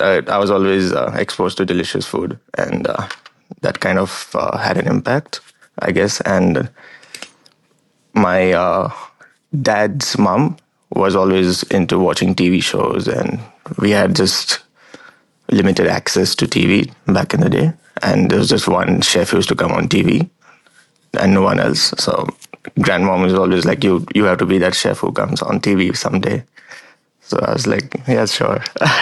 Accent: Pune, Maharashtra, India; also born or lived in Dharwad, India; my parents moved to Pune, which is a city in Maharashtra. That's where I spent most of, that's where I grew up.

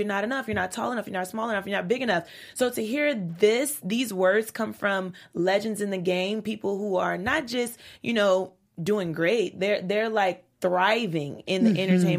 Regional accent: Louisiana, United States; I'm from Louisiana.

